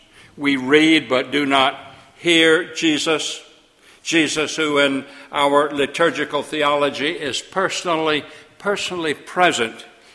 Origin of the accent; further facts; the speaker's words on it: Panama City, Florida, United States; I was born in Panama City Hospital downtown. I grew up just a few blocks from this very pulpit in the Cove, a racially segregated society that to me seemed natural and right and good and proper.